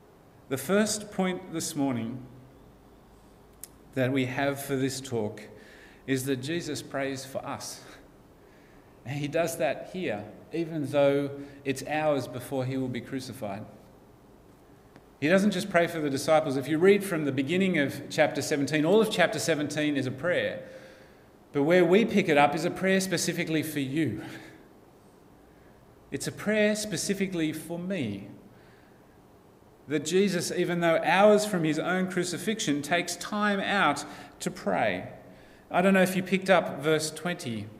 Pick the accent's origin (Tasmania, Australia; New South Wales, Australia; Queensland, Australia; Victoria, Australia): New South Wales, Australia; Sydney; "Oh, we're from Australia. We come from Sydney."